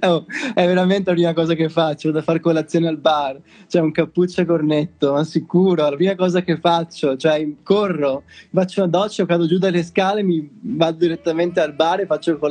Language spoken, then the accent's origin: Italian; Venice, Veneto, Italy; now in Bologna, Italy; No, io sono di Venezia ma abito a Bologna da 2 anni.